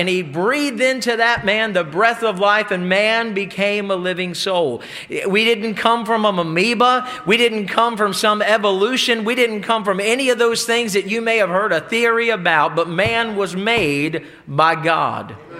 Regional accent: the South, United States; And I'm from the South far enough to tell you I was Baptist born and I was Baptist bred.

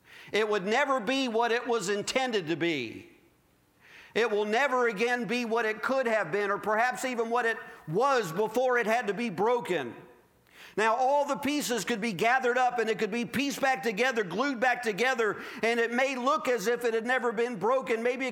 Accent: Maryland, United States; I grew up in Maryland. Everybody was, you know, crazy fanatical Redskin fans or University of Maryland Terrapins, that kind of thing.

